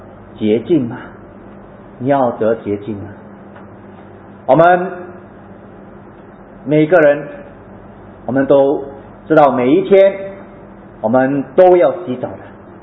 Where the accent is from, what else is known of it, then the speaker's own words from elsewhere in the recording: Malaysia; now in Singapore; 因为我们是在来了从马来西亚来到新加坡，当我回家的那一个途中呢